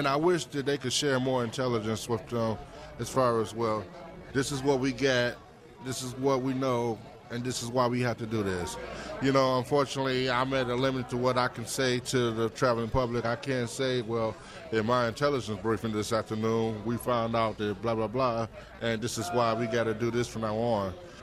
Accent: Detroit, Michigan, United States; I'm from Detroit, Michigan, so all of my family members served in the auto industry in one form.

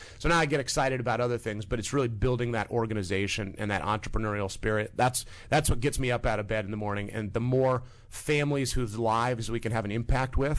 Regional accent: Midwest, United States; Growing up in the Midwest, my parents never really spent a lot of money on much. You know, very middle class upbringing.

